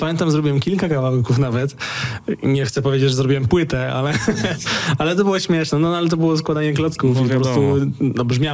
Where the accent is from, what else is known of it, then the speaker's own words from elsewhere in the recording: Polkowice, Lower Silesian Voivodeship, Poland; now in Wrocław, Poland; Tak, ja we Wrocławiu już mieszkam ponad 10 lat, ale pochodzę z Polkowic.